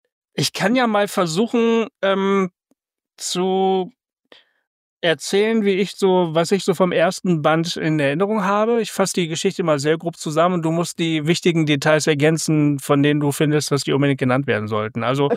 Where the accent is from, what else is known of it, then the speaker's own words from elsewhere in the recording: Bremen, Germany; also in Bremen, der Stadt, wo ich aufgewachsen bin.